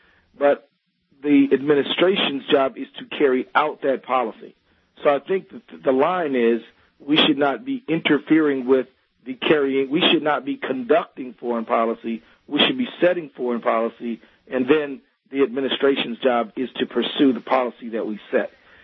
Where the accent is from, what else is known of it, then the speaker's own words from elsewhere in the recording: United States; I'm an American who cares about my country